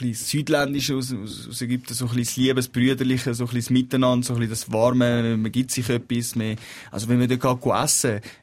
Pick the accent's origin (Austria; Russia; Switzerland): Switzerland; Also meine Heimat für mich ist die Schweiz. Was aber nichts daran tut, dass ich mich auch mit Ägypten verbunden fühle.